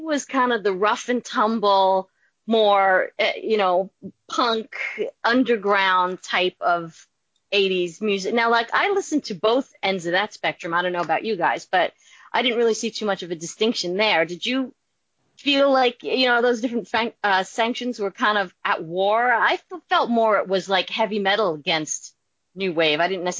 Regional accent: New York, United States; Although I came from New York, you got to be.

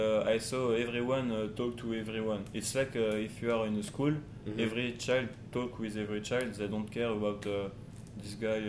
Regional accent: France; English is a second language; I'm from France, and you?

